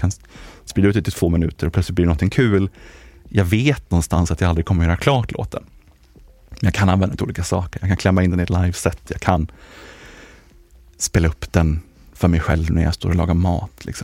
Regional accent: Stockholm, Stockholm County, Sweden; moved away; also born or lived in Norrköping; Jag är uppväxt i Stockholm. Bodde där tidigt i livet. Flyttade sen ut i Norrköpings trakter där ungefär.

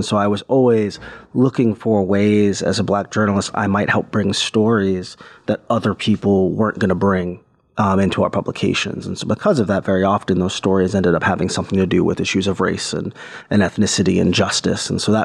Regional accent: Ohio, United States; I grew up in Ohio, which was at the time one of the key swing states in America.

